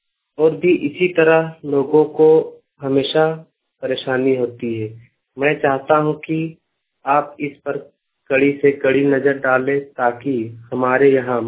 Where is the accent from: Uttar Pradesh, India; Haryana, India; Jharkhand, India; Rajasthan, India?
Jharkhand, India; Dhanbad; हम झारखंड मोबाइल वाणी से हैं, हम धनबाद के रहने वाले हैं।